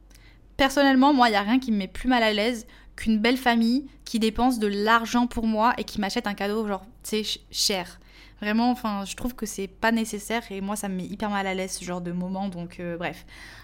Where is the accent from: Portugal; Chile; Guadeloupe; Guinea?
Portugal; En tant que portugaise, vraiment.